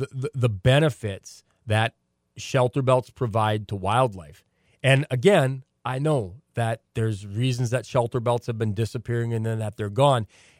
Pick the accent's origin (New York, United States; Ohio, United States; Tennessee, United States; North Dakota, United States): North Dakota, United States; And I've never, you know, growing up in North Dakota, you never really revered the shelter belt because they were everywhere.